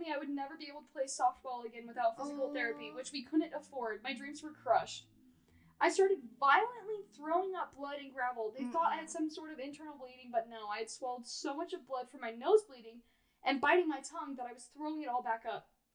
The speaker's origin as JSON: {"language": "English", "town": "Dallas", "region": "Texas", "country": "United States", "tie": "born or raised there", "said": "Like, I grew up in Dallas."}